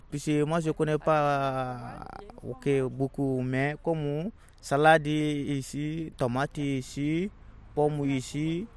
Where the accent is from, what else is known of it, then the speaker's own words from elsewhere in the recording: Guinea; French is a second language; now in France; Je suis guinéen. Je suis arrivé en France depuis le 5 avril 2016.